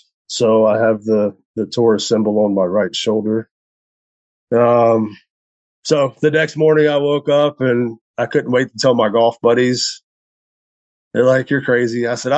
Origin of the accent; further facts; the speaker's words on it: Alexandria, Louisiana, United States; It's only 45 minutes from where I grew up in Alexandria.